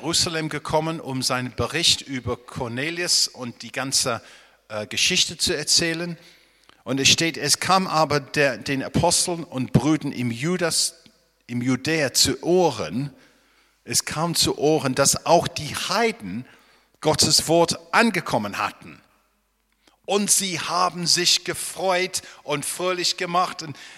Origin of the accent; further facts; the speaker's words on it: England, United Kingdom; German is a second language; Wenn ich als Engländer in Berlin komme, merke ich ab und zu, meine Weltansicht ist ein bisschen anders.